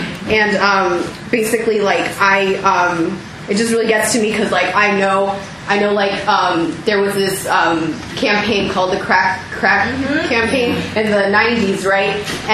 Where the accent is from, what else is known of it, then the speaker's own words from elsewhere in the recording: San Diego, California, United States; I'm from San Diego.